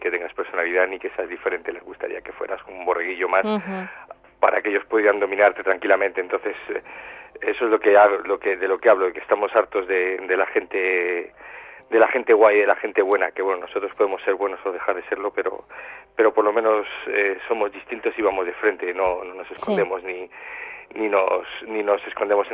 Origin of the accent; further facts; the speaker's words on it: Spain; es porque somos españoles